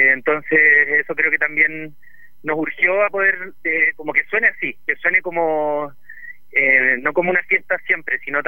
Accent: Temuco, Araucanía, Chile; Somos muchos del sur igual, somos de Temuco

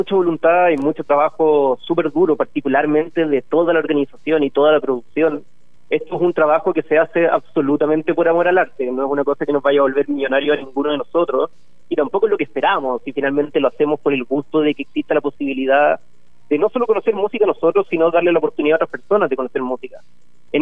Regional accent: Santiago, Santiago Metropolitan, Chile; Yo soy de acá, de Santiago, pero prefiero viajar a Valparaíso a hacer esto también

